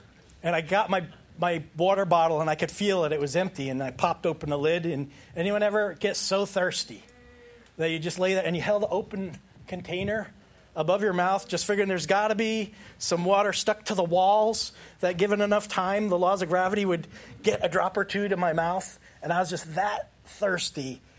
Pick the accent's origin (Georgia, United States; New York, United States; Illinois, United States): New York, United States; Long Island; Now, I grew up on Long Island. Long Island's pretty flat.